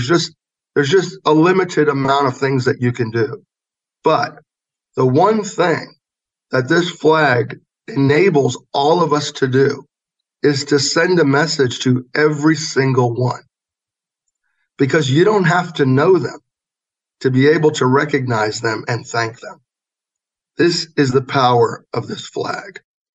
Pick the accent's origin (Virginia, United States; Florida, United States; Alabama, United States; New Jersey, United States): Virginia, United States; And I'm from Virginia, so I approached the government of Virginia first.